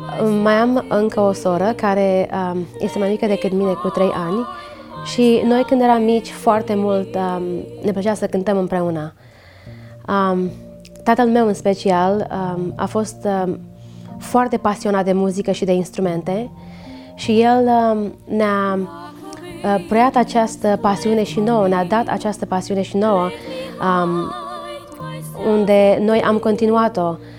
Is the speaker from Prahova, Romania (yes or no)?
yes; Ploiești, Prahova, Romania; born there; M-am născut în Ploiești și părinții mei locuiesc în localitatea Vâlcănești, județul Prahova.